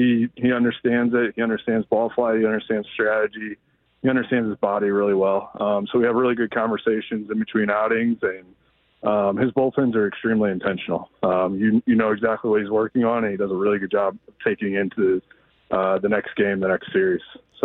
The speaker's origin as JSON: {"language": "English", "town": "Columbia", "region": "Illinois", "country": "United States", "tie": "born or raised there", "said": "Born and raised, I say St. Louis because if I tell you Columbia, Illinois, you don't know where I'm at."}